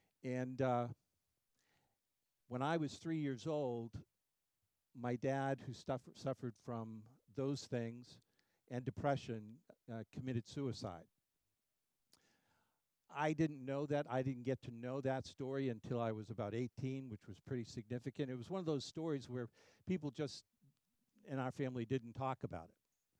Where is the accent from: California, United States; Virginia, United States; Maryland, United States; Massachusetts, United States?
Massachusetts, United States; Brockton; also born or lived in Stoughton; originally are from the South Shore. Cindy and I met in high school, went to Whitman Hanson High School. I was born in Brockton, Mass., the Brockton Hospital, and lived in Stoughton when I was first born.